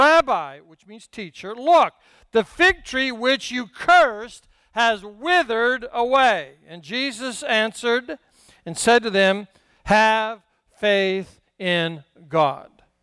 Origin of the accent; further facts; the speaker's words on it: Rocky Mountains, United States; I'm from the Rocky Mountains. I moved to Virginia, and I asked somebody if there's any place I could go hiking.